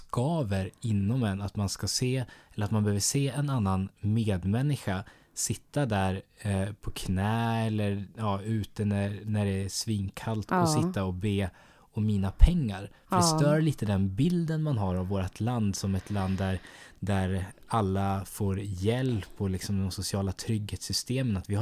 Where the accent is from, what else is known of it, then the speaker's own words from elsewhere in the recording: Jönköping, Jönköping County, Sweden; Så det gör en ju väldigt stolt som Jönköpingsbo att människor är så pass öppna och toleranta.